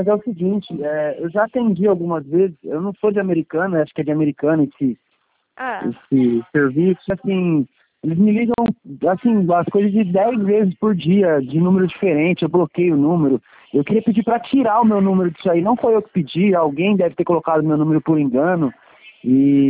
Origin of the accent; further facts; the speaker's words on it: Hortolândia, São Paulo, Brazil; Eu sou de Hortolândia, nem de americana eu sou.